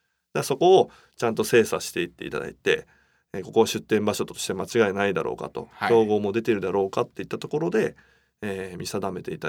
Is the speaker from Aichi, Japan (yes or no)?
yes; Nagoya, Aichi, Japan; 名古屋でのね、私名古屋ですけど